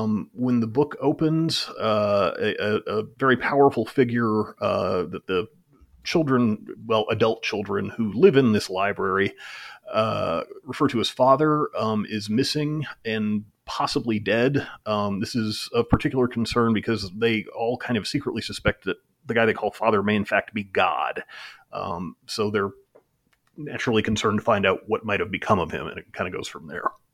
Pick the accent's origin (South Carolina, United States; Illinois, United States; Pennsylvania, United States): South Carolina, United States; also born or lived in Idaho; now in Atlanta, United States; No, well, I've been here 30 years, but I grew up in South Carolina and was born in Idaho, which is on the opposite side of the country.